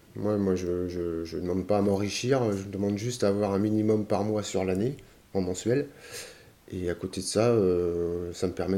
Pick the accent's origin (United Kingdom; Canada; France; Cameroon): France; Brittany; Enfin, moi j'en ai connu pas mal, je viens de Bretagne